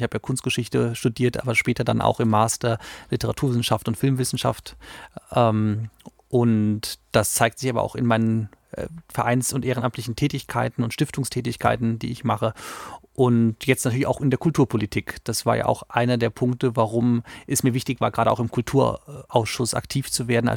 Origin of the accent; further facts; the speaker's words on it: Wiesbaden, Hesse, Germany; Ich bin gebürtiger Wiesbadener. Das ist vielleicht mal die Grundlage dafür. Ich bin hier aufgewachsen, hatte hier eine wunderbare Kindheit und Jugend